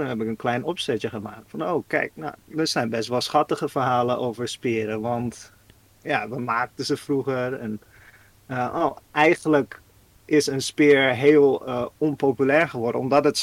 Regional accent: Netherlands; als Nederlander

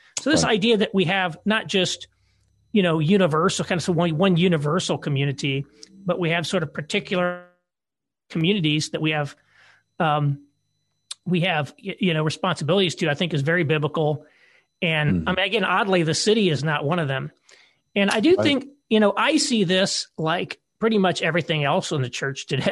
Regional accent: Austin, Texas, United States; I'm from Austin. I'm a good blue city, progressive Austin resident.

